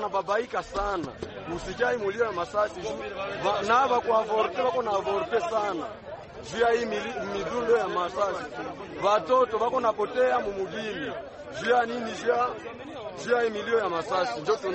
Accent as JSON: {"language": "Swahili", "country": "DR Congo", "said": "Boshie, tukiwa wakaaji, tukiwa wakongomani."}